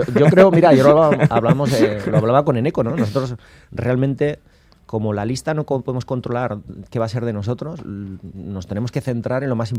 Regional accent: Basque Country, Spain; y tampoco somos tantos vascos.

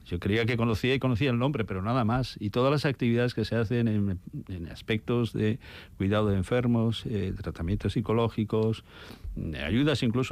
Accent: San Sebastián, Basque Country, Spain; Yo soy de San Sebastián, vivo toda mi vida aquí y soy una persona receptiva a muchos mensajes

